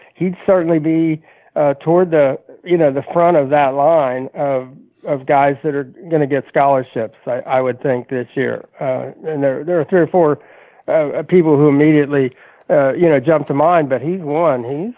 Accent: Kentucky, United States; I mean, I grew up in Kentucky.

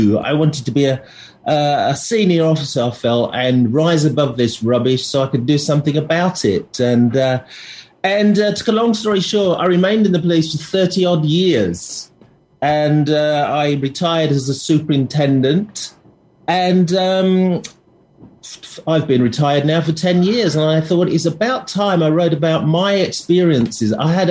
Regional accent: East Midlands, United Kingdom; born there; moved away as an adult; now in London, United Kingdom; I was born in Lincolnshire, actually, in a very rural county, in a very rural setting. But age 20, I moved to London

